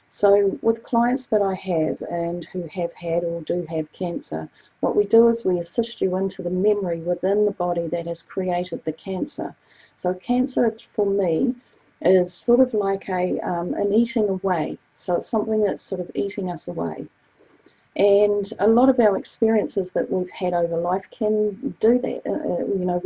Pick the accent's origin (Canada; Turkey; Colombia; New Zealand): New Zealand; I'm from New Zealand